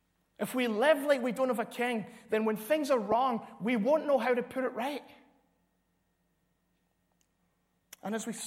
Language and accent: English; Glasgow, Scotland, United Kingdom; when we were growing up in Glasgow